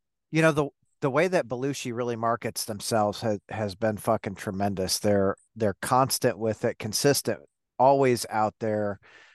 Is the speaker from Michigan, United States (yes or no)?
yes; Detroit, Michigan, United States; I like it when the obviously I'm from Detroit, right?